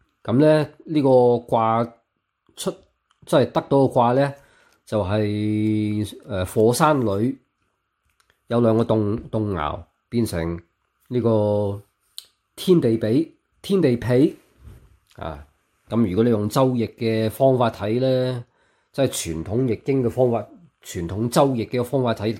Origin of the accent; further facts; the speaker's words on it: United Kingdom; Cantonese is a second language; 我喺英國長大嘅，你聽我講啲中文都唔係咁正啦